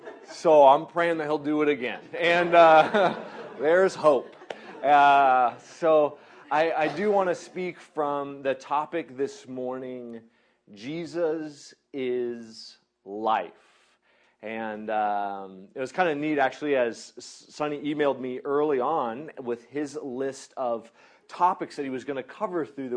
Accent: Seattle, Washington, United States; I was like, man, I grew up in Seattle, so like in the city, and they don't hunt.

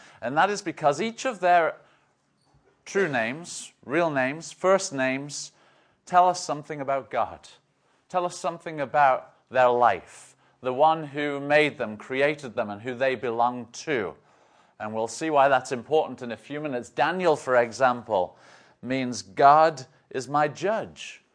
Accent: United Kingdom; I am British, in case you haven't figured that out.

